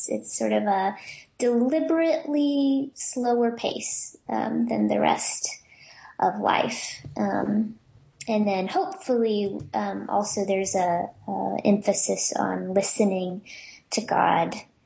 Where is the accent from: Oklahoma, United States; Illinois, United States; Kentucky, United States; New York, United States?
Oklahoma, United States; because I grew up in Oklahoma, where it's, I would say, even harder for women preachers there than it is in Texas.